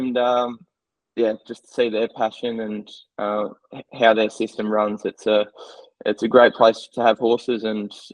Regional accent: Queensland, Australia; now in Euroa, Australia; I played footy all the way growing up. I grew up in Queensland, but I was very much a Aussie rules boy.

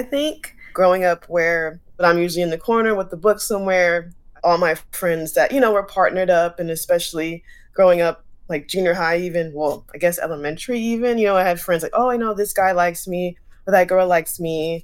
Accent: California, United States; also born or lived in Texas; So in fourth grade, we moved from Texas to California, and I was the only brown skin person the whole time, like from fourth grade to senior year.

